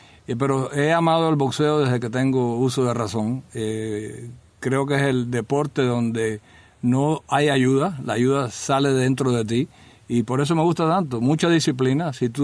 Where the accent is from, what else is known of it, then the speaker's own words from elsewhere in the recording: Havana, Cuba; Me crié en Mantilla, nací en Santo Suárez, allá en La Habana, pero me crié en Mantilla, donde había tremendo gimnasio de boxeo.